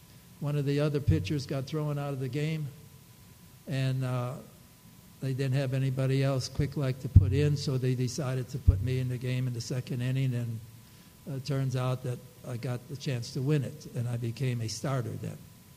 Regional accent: Chicago, Illinois, United States; I was born on the South Side. Moved further south. There's no gun problems where I was from.

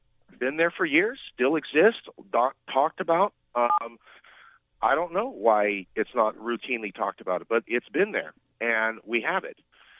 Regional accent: Fresno, California, United States; You know, I'm from Fresno, right? It's conservative.

